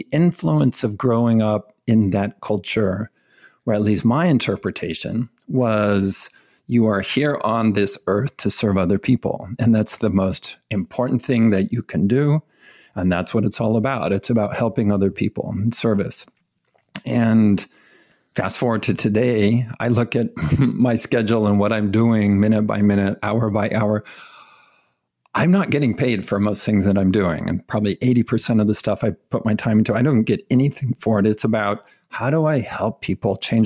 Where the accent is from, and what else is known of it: California, United States; born or raised there